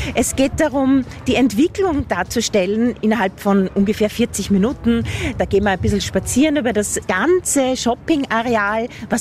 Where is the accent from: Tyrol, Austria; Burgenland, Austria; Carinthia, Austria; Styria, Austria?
Burgenland, Austria; Parndorf; Ich wohne daneben, ich selbst bin aus Parndorf, bin mit dem Ding hier aufgewachsen